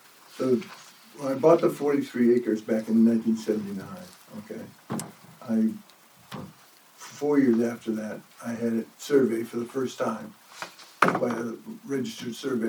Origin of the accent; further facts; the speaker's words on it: Laconia, New Hampshire, United States; I grew up in Laconia, okay, and the first thing I bought when I graduated from college was that piece of land. And it's always been my intention of doing something back here in New Hampshire.